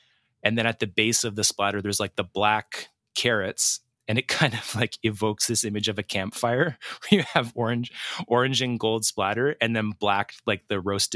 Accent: Edmonton, Alberta, Canada; We're two chefs from Edmonton, Alberta, Canada.

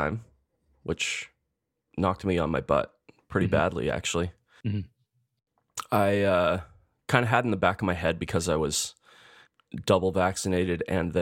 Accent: Edmonton, Alberta, Canada; We're two chefs from Edmonton, Alberta, Canada. We love food and we love to talk about it.

